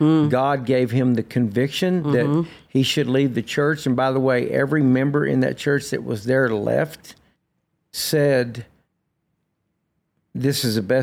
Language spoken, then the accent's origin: English; Newark, Texas, United States; I grew up in Newark.